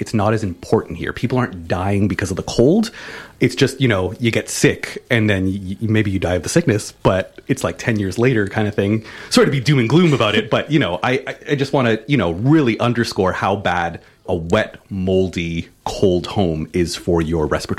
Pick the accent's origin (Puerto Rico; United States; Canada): Canada; moved away as an adult; now in New Zealand; I'm Canadian.